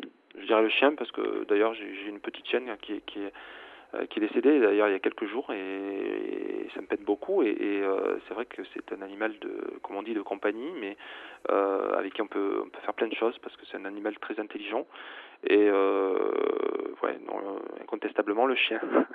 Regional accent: Marvejols, Occitanie, France; born there; Oui, je suis né en Lozère, et d'ailleurs le 18 mai 65, figurez-vous qu'il neigeait à Marvejols, donc je suis un pur produit lozérien et très fier de l'être.

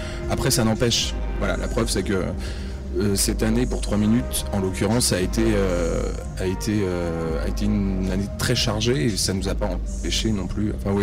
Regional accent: Île-de-France, France; Je viens de banlieue parisienne, donc je viens d'un peu partout et de nulle part à la fois, comme tous les gens en banlieue.

